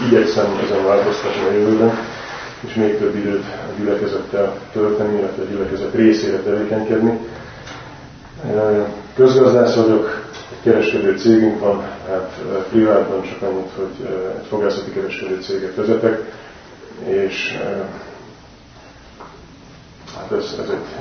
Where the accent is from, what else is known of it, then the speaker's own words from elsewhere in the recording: Nagykőrös, Pest, Hungary; 1968. november 1-én születtem Nagykőrösön. Nagykőrösön végeztem a tanulmányaimat, a gimnáziumot, ott érettségiztem.